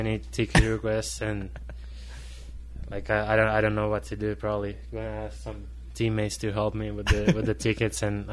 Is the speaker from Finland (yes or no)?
yes; Finland; English is a second language; They played against my hometown team, and it was like 2009, and I was at the game. And back then, I didn't even realize or even like dream about playing an NHL game in Finland.